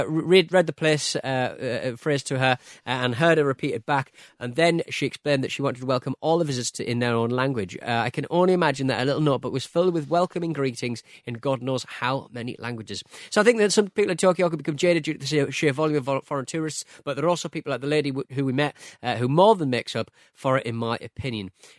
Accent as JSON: {"language": "English", "country": "United Kingdom", "moved": "yes", "lives_now": "Netherlands", "said": "I had learned when asked where we were from that if I answered we are British but we live in the Netherlands"}